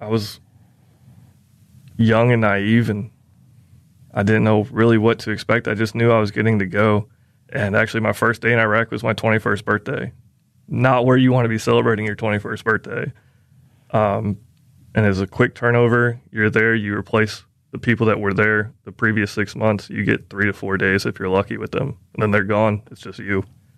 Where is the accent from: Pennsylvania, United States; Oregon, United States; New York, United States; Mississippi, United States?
Mississippi, United States; Biloxi; Biloxi, Mississippi, where I spent first through ninth grade. And I said, that's 7 months back in my hometown.